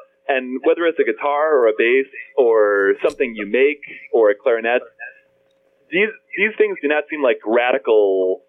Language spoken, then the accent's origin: English; Illinois, United States; I hate to tell you this, but I grew up in Illinois.